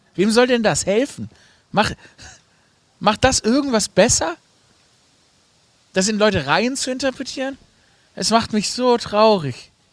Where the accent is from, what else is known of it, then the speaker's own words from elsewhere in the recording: Stuttgart, Baden-Württemberg, Germany; born there; ich bin tatsächlich in dem Haus geboren, in dem es die beste Brezel Stuttgarts gab, Stuttgarter Frank.